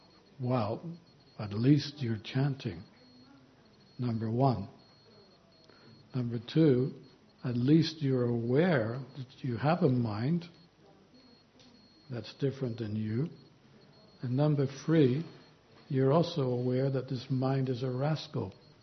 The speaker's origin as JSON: {"language": "English", "town": "Ljubljana", "country": "Slovenia", "said": "I'm from Slovenia. I'm also from Ljubljana."}